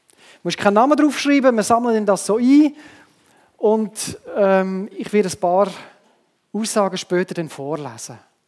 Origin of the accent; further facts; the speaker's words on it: Switzerland; Und dann sind wir Schweizer, oder?